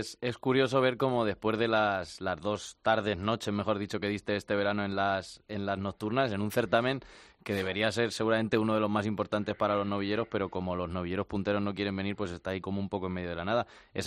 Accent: Albacete, Castilla-La Mancha, Spain; yo que soy de Albacete y siempre en Castilla-La Mancha

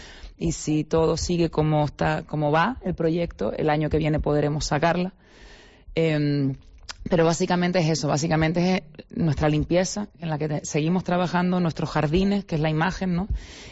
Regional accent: Canary Islands, Spain; Y la cómo somos los canarios, pues también influye muchísimo también.

